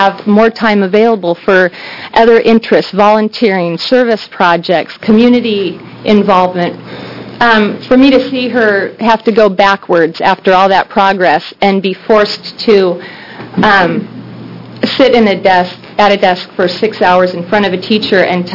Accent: Silverton, Oregon, United States; We're from Silverton, and three of my six children attend ORVA, Virtual Academy.

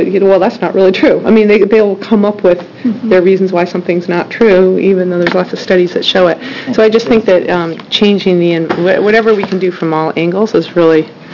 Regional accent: Klamath Falls, Oregon, United States; I'm from Klamath Falls, and we discovered the Oregon Garden for the first year 9 years ago when we were here, and Silver Falls and downtown Silverton.

